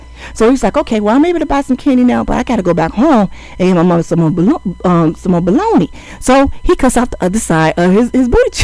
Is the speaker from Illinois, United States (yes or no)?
yes; Chicago, Illinois, United States; Okay, so I know I'm a little older, but let me, and we're from Chicago